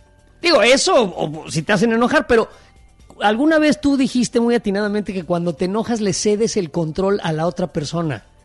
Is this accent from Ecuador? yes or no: no; Mexico; Si gobernación me considera mexicano, soy mexicano, güey.